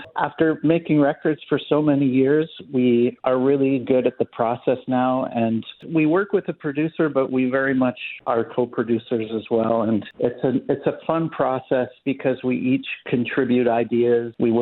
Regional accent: Canada; You know, we're from Canada, first of all.

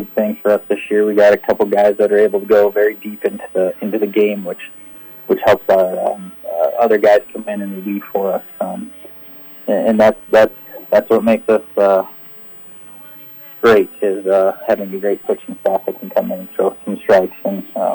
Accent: Mitchell, South Dakota, United States; Yeah, I grew up in Mitchell, and now we've lived here for about 6 years, and we're looking to make a home here.

